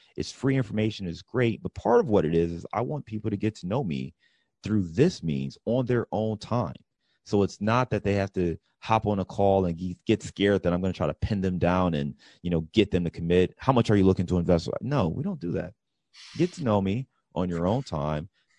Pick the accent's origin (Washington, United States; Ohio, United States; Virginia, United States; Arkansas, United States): Ohio, United States; Cleveland; soda, I'm from Cleveland, so let's say pop, right?